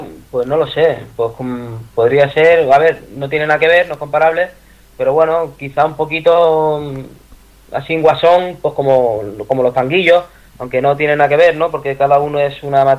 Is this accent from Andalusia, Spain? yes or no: no; Catalonia, Spain; Yo no tengo preferencia ni en Andalucía, ni mi tierra Cataluña, ni ningún sitio.